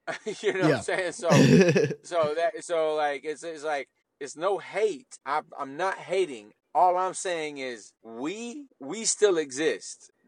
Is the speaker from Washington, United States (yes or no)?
no; Gadsden, Alabama, United States; also born or lived in Antioch, United States; I grew up in Antioch, dog. Like, I grew up in Antioch and Gadsden, Alabama. Like, I'm country in a whole different way.